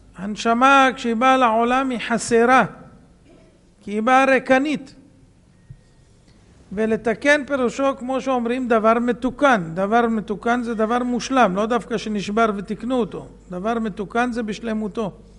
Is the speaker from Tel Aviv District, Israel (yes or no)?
yes; Bnei Brak, Tel Aviv District, Israel